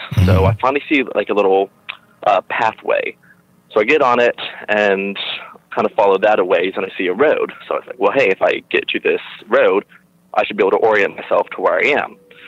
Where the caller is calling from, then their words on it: Durham, North Carolina, United States; from Durham, North Carolina.